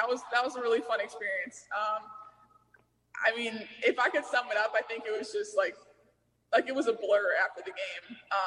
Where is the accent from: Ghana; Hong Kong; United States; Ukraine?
United States; Ohio; Yeah, so I'm from Ohio.